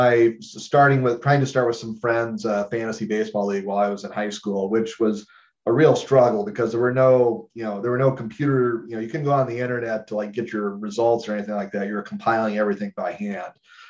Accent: Iowa, United States; I grew up in Iowa. We didn't have, obviously, a major league team.

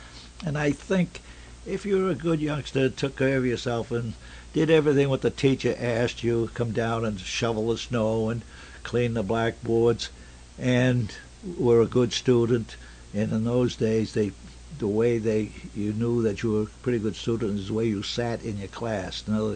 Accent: Boston, Massachusetts, United States; I grew up in East Boston, up near the racetrack, Byron Street. My family's still there. I still have a family there in East Boston.

